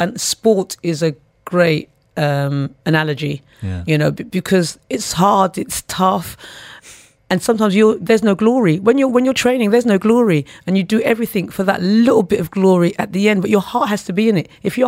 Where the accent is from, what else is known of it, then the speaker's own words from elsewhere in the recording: United Kingdom; I'm British born of Caribbean extract.